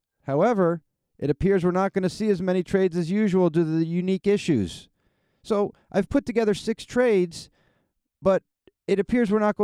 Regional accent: Chicago, Illinois, United States; Well, he's from Detroit. I'm from Chicago. That's where I met him.

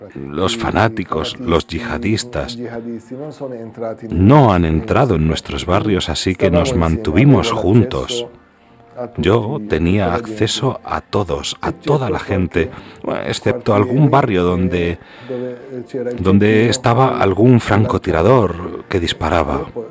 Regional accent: Aleppo, Aleppo Governorate, Syria; En realidad, yo siempre he estado en Alepo. Nací en Alepo. He sido también párroco de la catedral. Entonces soy hijo de Alepo.

